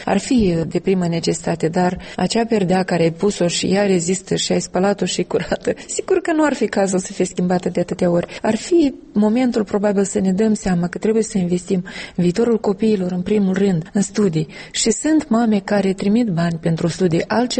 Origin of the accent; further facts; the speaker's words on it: Soroca District, Moldova; 1 Soroca, satul încet, încet, mi-e trist să zic că moare, că se stinge